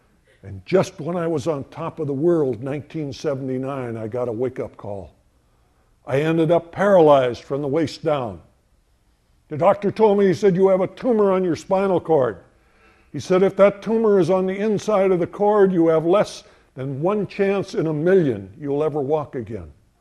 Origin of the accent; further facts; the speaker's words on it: Montana, United States; I was raised in Montana during the Second World War. My parents could not hire help. We had the largest dairy farm in the state of Montana